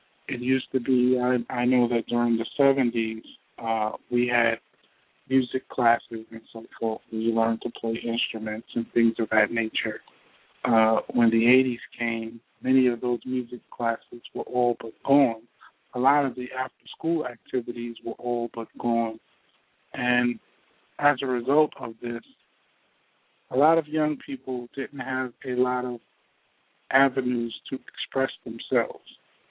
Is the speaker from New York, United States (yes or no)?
yes; Brooklyn, New York, United States; I'm from Brooklyn, you know. And being from Brooklyn, I learned early in life the importance of being able to adapt and advance.